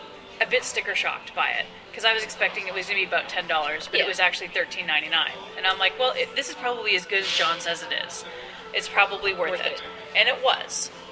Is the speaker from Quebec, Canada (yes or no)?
no; Oshawa, Ontario, Canada; Even though we're from Oshawa, we're definitely going to make sure that we come back.